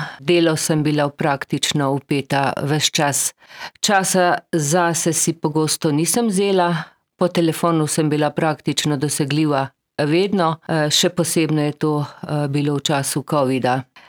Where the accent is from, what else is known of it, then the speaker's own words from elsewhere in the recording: Kanomlja, Gorizia, Slovenia; No, rojena sem na Idrijskem v vasi Kanomlja, ki je dolga več kot 10 kilometrov.